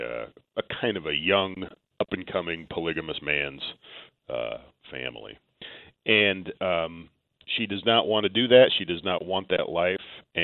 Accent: Gooding, Idaho, United States; Well, I grew up in Gooding, small town about 30 miles from Twin Falls

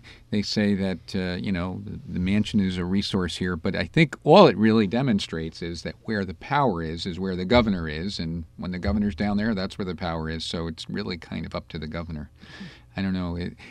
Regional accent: United States; And as an American taxpayer, I am happy to have my taxpayer dollars spent on this.

